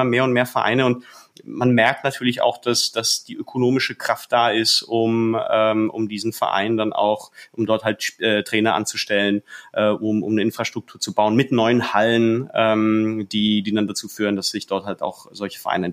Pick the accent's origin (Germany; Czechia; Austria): Czechia; Und ich habe da vielleicht jetzt als Tscheche so eine persönliche, subjektive Theorie.